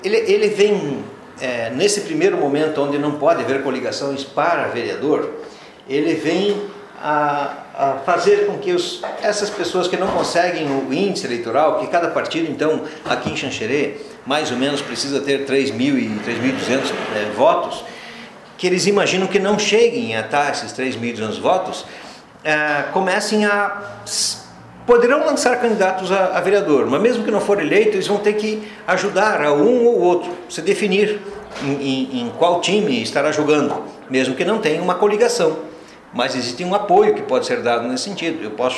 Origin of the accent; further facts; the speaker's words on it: Xanxerê, Santa Catarina, Brazil; Foi aqui que eu nasci, aqui no interior, no Cambuizal, né? É aqui que eu desenvolvi minha família, tenho duas filhas maravilhosas, minha esposa, aqui que eu tenho os meus negócios, tenho três empresas de Xanxerê.